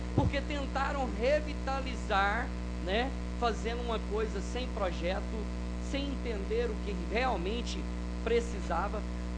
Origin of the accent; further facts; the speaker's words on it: Anápolis, Goiás, Brazil; nós somos de Goiás, nós somos de Anápolis, nós não somos de Curitiba, mas é goiano